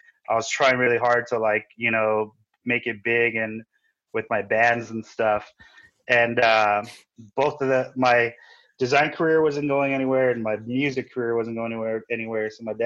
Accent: Carson, California, United States; also born or lived in Compton; I was born in Compton, California, raised in Carson, but just basically moved around like all the hoodie ass areas around here.

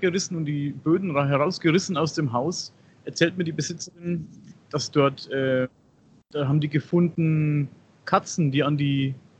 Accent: Coburg, Bavaria, Germany; wo ich herkomme, aus Coburg, die feste Coburg.

